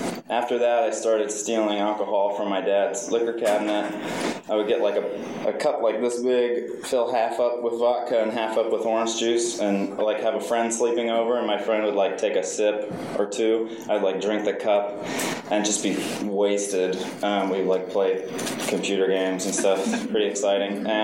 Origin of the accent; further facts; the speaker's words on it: San Mateo, California, United States; I'm from San Mateo. And yeah, I grew up in the peninsula.